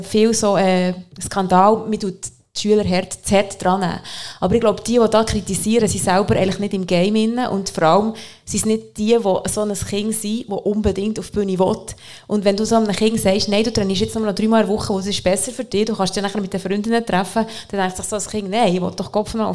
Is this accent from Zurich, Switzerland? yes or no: no; Bern, Switzerland; als Berner Mädchen, wo die Balletttänzerin werden, die Eltern kommen aus einer Trachtenfamilie